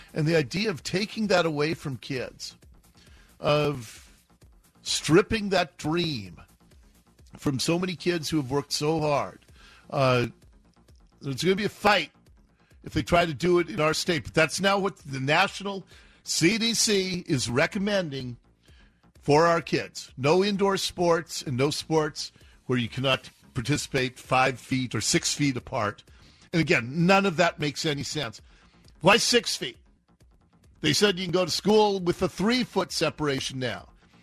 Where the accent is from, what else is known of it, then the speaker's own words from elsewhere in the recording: Seattle, Washington, United States; So I grew up in Seattle. I grew up in what was a distinctly single-family zoned neighborhood.